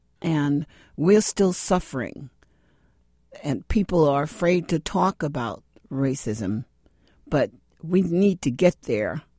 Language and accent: English; Georgia, United States; I was from Georgia, and the way that the communities are built, we are still building black communities in the country.